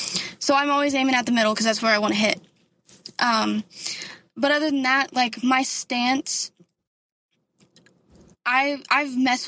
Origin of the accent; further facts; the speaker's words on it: Texas, United States; and I am from West Texas, and we don't really have much elevation, so that was kind of new to me